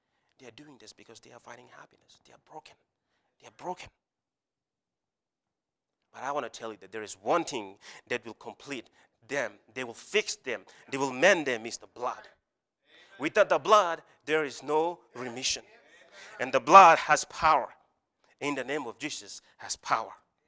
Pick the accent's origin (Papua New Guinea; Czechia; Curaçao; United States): Papua New Guinea; I grew up in Papua New Guinea. I grew up in a very remote village. Very remote village. And at the age of 11, that's when I actually first saw a vehicle.